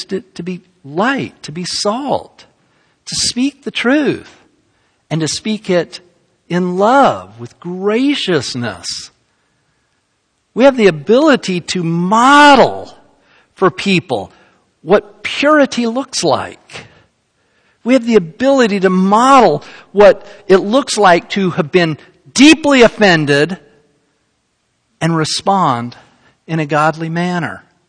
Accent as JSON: {"language": "English", "town": "Salt Lake City", "region": "Utah", "country": "United States", "tie": "born or raised there", "said": "You know, I grew up in Salt Lake, Utah."}